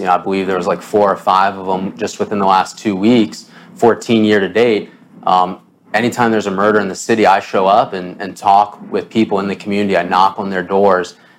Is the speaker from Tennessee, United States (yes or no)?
no; Baltimore, Maryland, United States; So I grew up in Baltimore, for those of you that don't know.